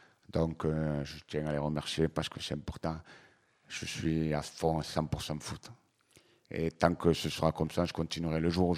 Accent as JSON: {"language": "French", "country": "France", "said": "Je l'espère de tout cœur, je suis français avant tout."}